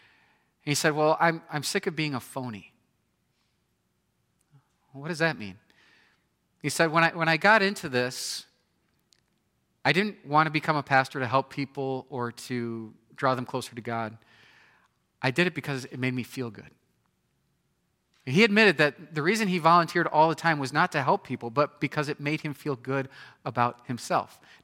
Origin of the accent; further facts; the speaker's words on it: Nebraska, United States; I grew up in Nebraska. A lot of my good friends were farmers.